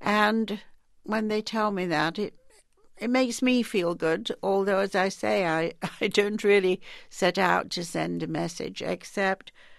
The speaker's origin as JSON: {"language": "English", "region": "Yorkshire and the Humber", "country": "United Kingdom", "tie": "born or raised there", "said": "As you know, I grew up in Yorkshire"}